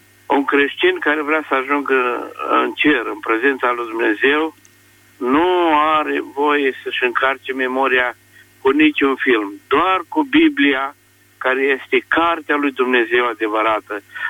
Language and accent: Romanian; Vrancea County, Romania; din Vrancea.